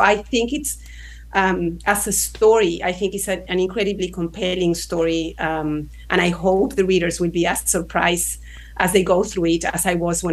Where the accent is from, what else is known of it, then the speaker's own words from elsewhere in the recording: Argentina; So I'm originally from Argentina. So I was in Buenos Aires in 2003.